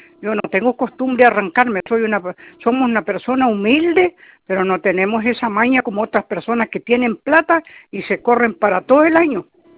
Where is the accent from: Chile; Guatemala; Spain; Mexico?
Chile; Chonchi, Los Lagos; nosotros somos de Chonchi.